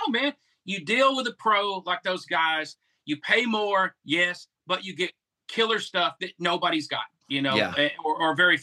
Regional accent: Texas, United States; now in San Diego, United States; I love Mexico. I grew up in South Texas. I love the people.

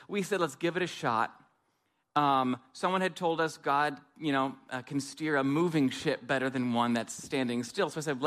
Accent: New York, United States; I'm not from around here. My wife, Quina, is. I grew up in Western New York State, Cattaraugus County, about an hour south of Buffalo, down in the sticks.

